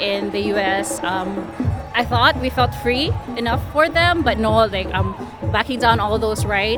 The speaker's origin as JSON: {"language": "English", "country": "Philippines", "tie": "born or raised there", "lives_now": "United States", "said": "growing up in the Philippines"}